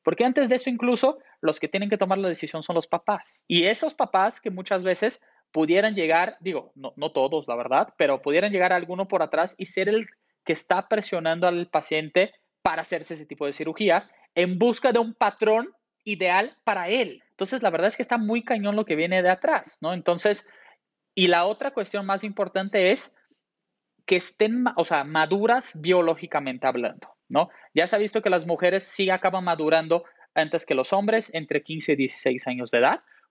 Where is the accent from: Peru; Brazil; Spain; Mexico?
Brazil; Spanish is a second language; yo soy brasileño y en mi país, o sea, cada vez más la cirugía plástica es muy frecuente